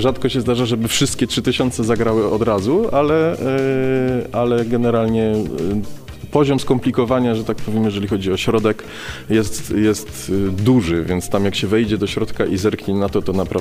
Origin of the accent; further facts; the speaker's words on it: Wisła, Silesian Voivodeship, Poland; bo ja pochodzę z Wisły, natomiast właśnie kończyłem pierwszy stopień szkoły muzycznej w Wiśle na fortepianie